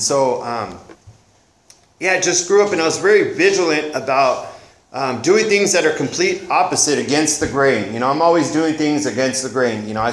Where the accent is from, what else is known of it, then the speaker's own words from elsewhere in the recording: Santa Maria, California, United States; You know, I grew up here in Santa Maria. I grew up in a neighborhood. I grew up in two different neighborhoods. I grew up in the projects, and I also grew up on the east side.